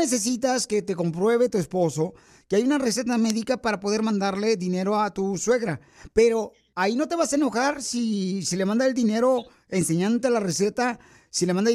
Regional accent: Monterrey, Nuevo León, Mexico; Yo soy de Monterrey, Nuevo León.

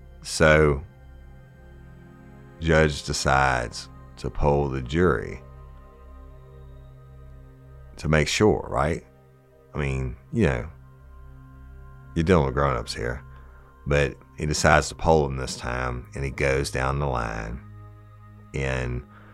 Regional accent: Louisiana, United States; I love to cook. I'm from South Louisiana. It's one of the major things we do, right? It's part of our culture.

